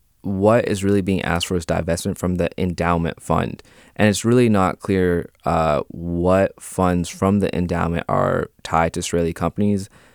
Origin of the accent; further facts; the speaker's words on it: Canada; They are. I'm Canadian. We're American citizens.